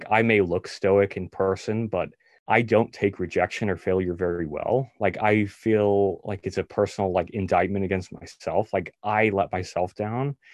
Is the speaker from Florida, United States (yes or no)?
no; New York City, New York, United States; I rode the MTA like pretty much my whole life growing up in New York.